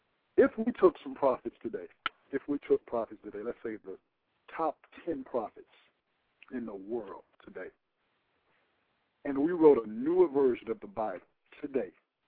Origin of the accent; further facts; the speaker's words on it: Los Angeles, California, United States; Oh, man, I'm from